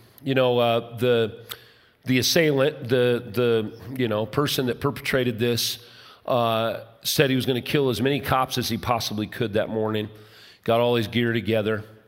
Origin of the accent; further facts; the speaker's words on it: Arvada, Colorado, United States; I grew up in Arvada. Pastor Barry and I grew up one block from where the shooting occurred